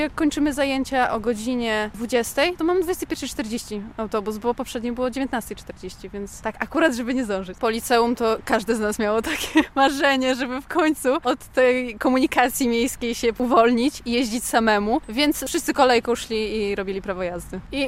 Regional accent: Dobrzyniewo Duże, Podlaskie Voivodeship, Poland; Ja jestem z Dobrzyniewa Dużego. To jest miejscowość oddalona 15 km od Białegostoku.

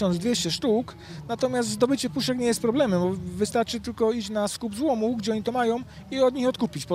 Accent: Odolanów, Greater Poland Voivodeship, Poland; tutaj jesteśmy z Odolanowa

